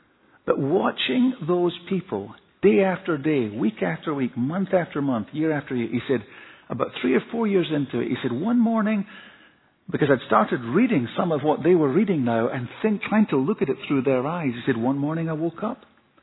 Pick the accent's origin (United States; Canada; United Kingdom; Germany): United Kingdom; Scotland; because I'm Scottish